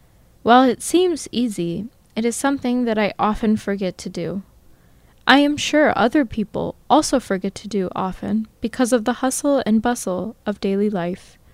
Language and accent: English; Michigan, United States; I especially loved being able to share memories and a little bit about my home state, Michigan, with you all.